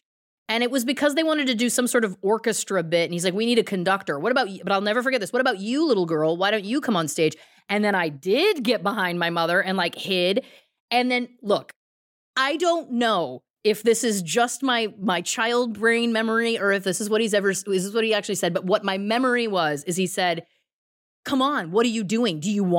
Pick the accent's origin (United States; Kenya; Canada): Canada; Belleville, Ontario; it was the dead of summer in Belleville, Ontario, Canada. And my mom took me to the McDonald's in my hometown